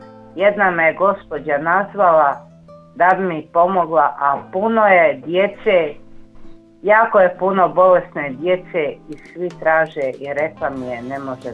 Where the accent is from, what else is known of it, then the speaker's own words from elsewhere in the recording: Rama, Federation of Bosnia and Herzegovina, Bosnia & Herzegovina; i iz Rame sam i divim se svetom zemljom, svetom grudom.